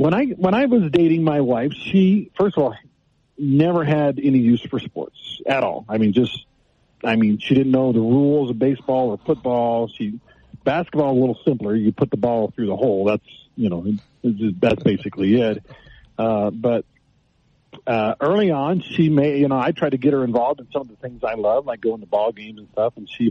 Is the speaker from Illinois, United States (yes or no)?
no; Texas, United States; You know, I grew up in Texas. I'm a big Houston Astros fan. I love the University of Texas.